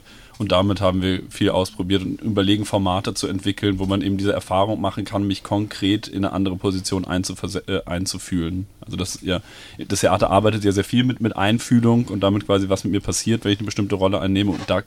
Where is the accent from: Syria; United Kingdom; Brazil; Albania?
Brazil; Ich bin in Brasilien aufgewachsen und war jetzt viel da in den letzten Jahren